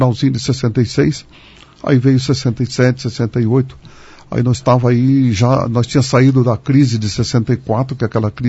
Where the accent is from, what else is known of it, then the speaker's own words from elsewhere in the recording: Paraná, Brazil; Eu me criei aqui perto de Maringá, aqui é onde está o pedágio, ali em Castelo Branco.